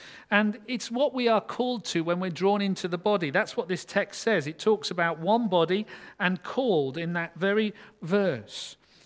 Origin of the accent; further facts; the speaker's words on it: England, United Kingdom; And I thought, where as an Englishman would I not like to be between two of the old enemies